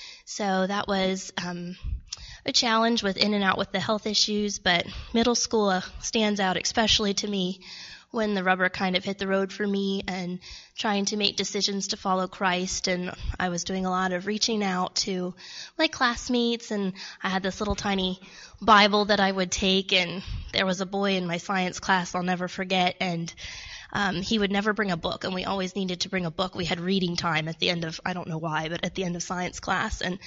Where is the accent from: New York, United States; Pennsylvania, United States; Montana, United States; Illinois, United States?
Pennsylvania, United States; Ephrata; also born or lived in Cincinnati, Ohio; So I was born in Cincinnati, Ohio, actually, and moved to Pennsylvania when I was about, I think I was five, for my dad. He had a job change. So I grew up in Ephrata as well.